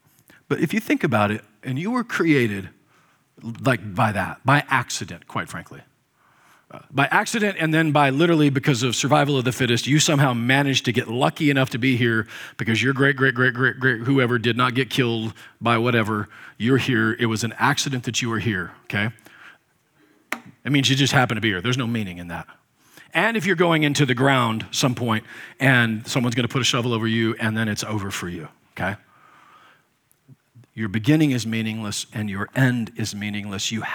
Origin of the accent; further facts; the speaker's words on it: Nebraska, United States; I'm from Nebraska, so I don't mean any disrespect.